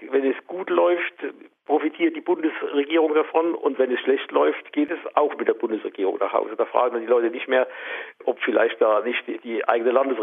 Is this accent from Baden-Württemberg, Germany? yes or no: yes; Mannheim, Baden-Württemberg, Germany; Ich bin in Mannheim groß geworden